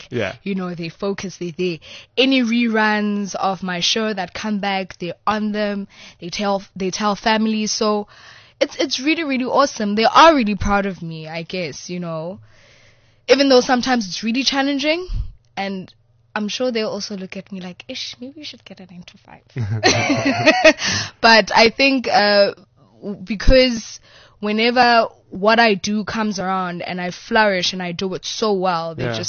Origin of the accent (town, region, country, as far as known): Johannesburg, Gauteng, South Africa; born or raised there